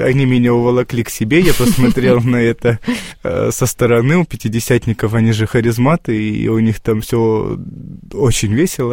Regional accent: Almaty, Kazakhstan; born there; Я родился в Казахстане, в Алмате, в 90-м году, и годы были тогда очень тяжелые.

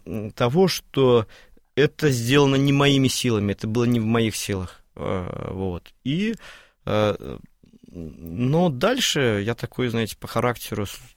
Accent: Vilnius, Vilnius County, Lithuania; Моя будущая супруга из Москвы, я из Вильнюса.

